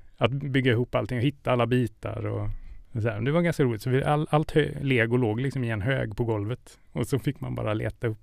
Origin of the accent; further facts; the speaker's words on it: Gothenburg, Västra Götaland County, Sweden; Jag är ju från Göteborg, så det får man ju med sig i liksom, ja.